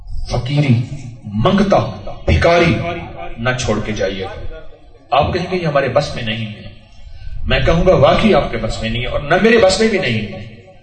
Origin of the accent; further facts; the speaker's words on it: Bahawalpur, Punjab, Pakistan; میں نے کہا یہ تو ریاست بہاولپور میں ہے, میں بھی بہاولپور کا ہوں.